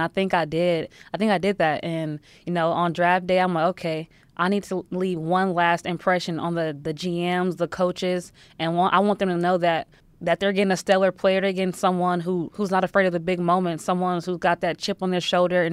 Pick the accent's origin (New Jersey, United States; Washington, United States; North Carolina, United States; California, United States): California, United States; I did run track in elementary and middle school, but, you know, I'm from California, so it gets too hot, so I, like, quit.